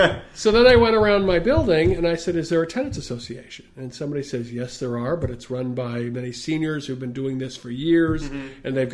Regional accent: New York, United States; now in Montgomery County, United States; I came from New York

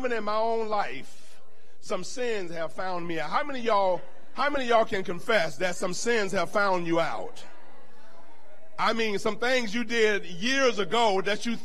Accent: Deep South, United States; particularly because our ancestry is in the Deep South, I'm from the Deep South

